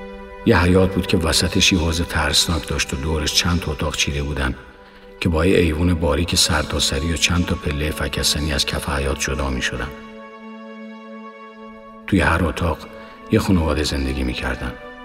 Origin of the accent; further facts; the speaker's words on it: Hamadan, Iran; born there